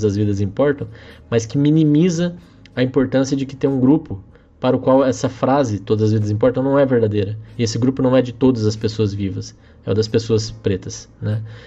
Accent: Brazil; Pode até ser, eu até entendo a lógica, todos somos brasileiros, mas não somos todos iguais, né?

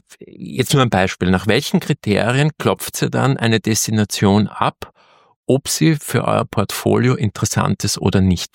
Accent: Austria; ich bin ja Österreicher

